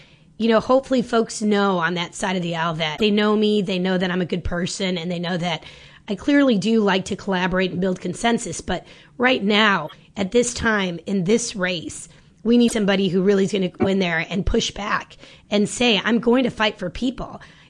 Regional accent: Bolingbrook, Illinois, United States; also born or lived in Chicago, United States / DuPage County, United States; But I grew up in, I was born in Chicago, and I spent part of my life second through sixth grade in DuPage County, and then also went to high school and junior high in Bolingbrook, which is Will County.

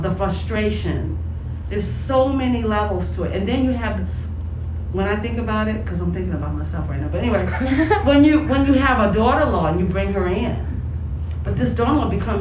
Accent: Mississippi, United States; moved away; I was a country girl because I grew up in Mississippi, but my family moved north.

